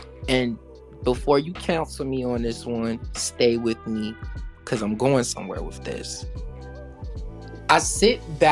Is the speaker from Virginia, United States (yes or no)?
yes; Virginia, United States; I am originally from Virginia, so my culture, and even as it relates to our Hoodoo practice, the saints are not necessarily involved or even spoken of at all. We are from a very Baptist or Protestant